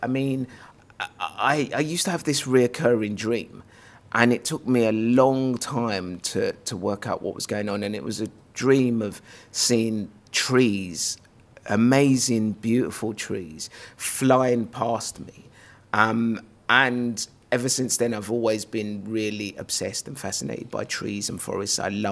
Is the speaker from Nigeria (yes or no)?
yes; Lagos, Nigeria; born there; I was born in Lagos, Nigeria.